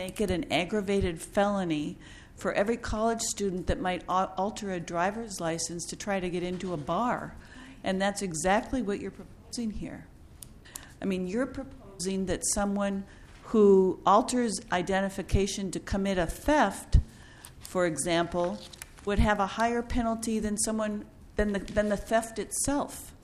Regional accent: Willmar, Minnesota, United States; born there; Kandy, Ohio County is actually the county where I was born. I was born in Wilmer.

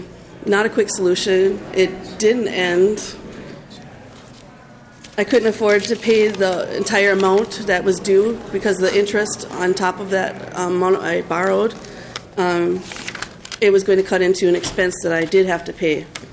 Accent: Duluth, Minnesota, United States; I'm from Duluth, Minnesota.

